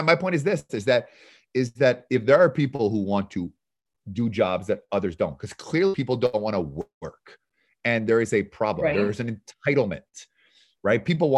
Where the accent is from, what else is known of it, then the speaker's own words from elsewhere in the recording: Canada; now in United States; I moved from Canada, the United States with nothing. I'm appreciative. If it wasn't for America, I wouldn't be where I am here today. So I appreciate to where I am from Canada, where I was born.